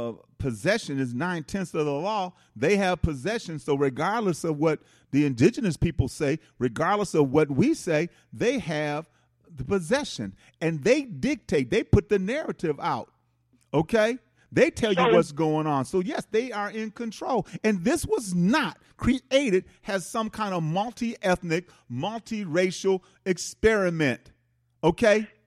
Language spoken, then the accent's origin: English; Milwaukee, Wisconsin, United States; because I'm from Milwaukee, Wisconsin.